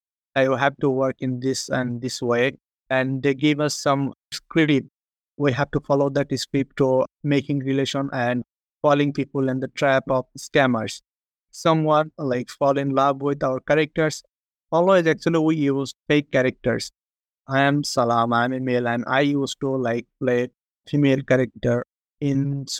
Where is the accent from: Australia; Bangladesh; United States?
Bangladesh; I am from Bangladesh.